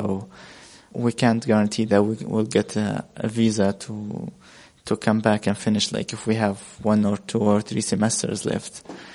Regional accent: Libya; first language Arabic; English is a second language; now in United States; But back there in Libya, it's...

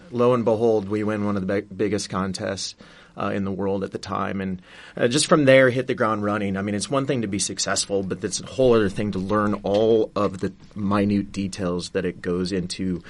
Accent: Des Moines, Iowa, United States; It was called the Barbecue Lossal, which they have at the fairgrounds in Des Moines. It's my hometown.

